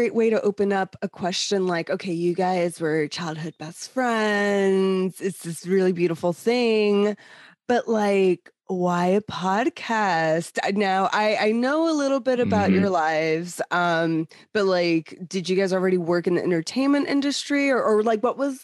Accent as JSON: {"language": "English", "country": "Puerto Rico", "tie": "born or raised there", "said": "I miss Puerto Rico all the time because I grew up in Puerto Rico. So I grew up in Puerto Rico for different reasons"}